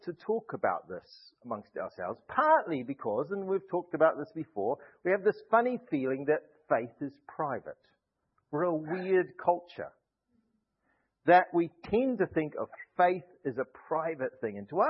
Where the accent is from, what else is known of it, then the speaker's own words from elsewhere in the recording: New Zealand; now in Gloucester, United Kingdom; Now, I'm a New Zealander.